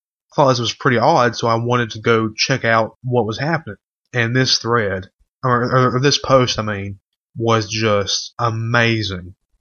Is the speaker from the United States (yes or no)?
yes; the South, United States; As I'm sure you can tell, I'm from the South. I'm from a really small town, and unfortunately, it was majority black.